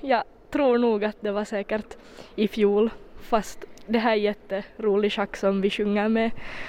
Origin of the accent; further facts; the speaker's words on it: Kimito, Southwest Finland, Finland; Jag kommer också från Kimito och där är ju Lucia-traditionen väldigt viktig.